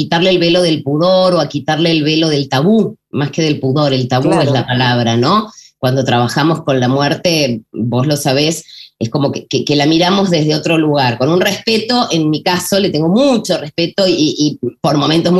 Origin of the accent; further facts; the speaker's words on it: Argentina; yo soy argentina